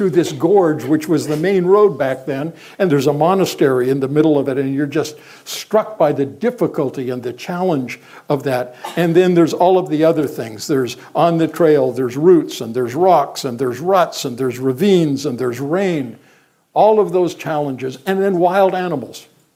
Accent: Vancouver, British Columbia, Canada; I grew up in Vancouver in Canada, and I think it is one of the most beautiful cities in the world.

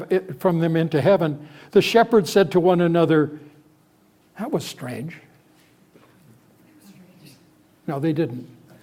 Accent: Canada; I'm a Canadian. I'm told it can be forgiven, but it is what I deal with. But we were brought up with this monarchy thing.

